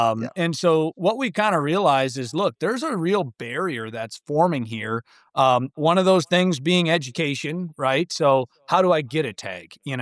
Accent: Wisconsin, United States; I grew up in Wisconsin. I'm a Midwest kid and did my first trip out west in 2018.

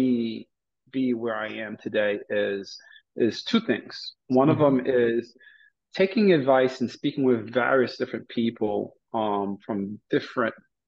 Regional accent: Haiti; I grew up in Haiti, and the way things work in Haiti

